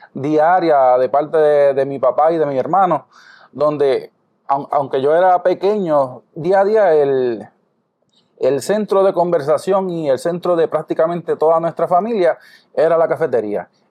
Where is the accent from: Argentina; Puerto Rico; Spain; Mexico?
Puerto Rico; Moca